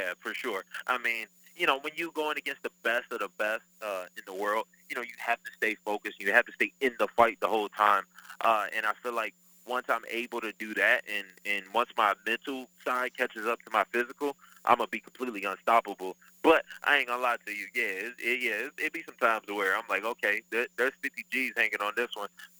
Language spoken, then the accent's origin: English; Detroit, Michigan, United States; I'm from Detroit, but it really don't hold a candle to the favelas down there.